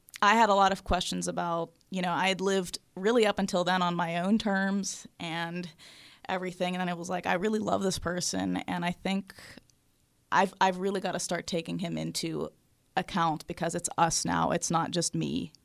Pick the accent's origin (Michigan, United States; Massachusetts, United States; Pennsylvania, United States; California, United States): Pennsylvania, United States; Pittsburgh; I grew up in Franklin Park.